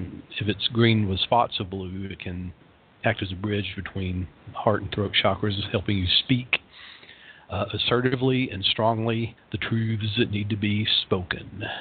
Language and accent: English; Knoxville, Tennessee, United States; And the smoke is covering most of East Tennessee and my hometown, Knoxville.